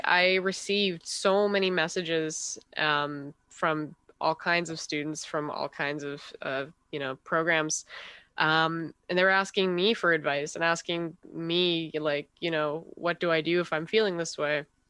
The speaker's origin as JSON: {"language": "English", "region": "New Brunswick", "country": "Canada", "said": "I'm originally from New Brunswick, so driving back and forth to Montreal while doing online learning was kind of a tricky situation."}